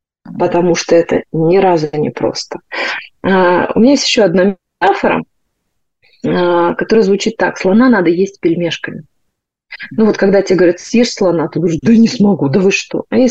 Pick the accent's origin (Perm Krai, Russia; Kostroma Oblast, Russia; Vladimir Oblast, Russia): Kostroma Oblast, Russia; Kostroma; поскольку я из Костромы, Костромская область, у нас Голубинка